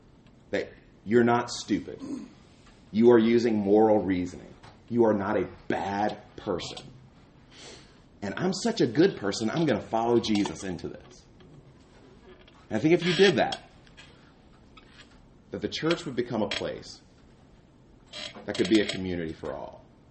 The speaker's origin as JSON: {"language": "English", "region": "Mississippi", "country": "United States", "tie": "born or raised there", "also_born_or_lived": "Atlanta", "said": "And so I grew up in Mississippi and Atlanta, and I have a certain experience with police officers."}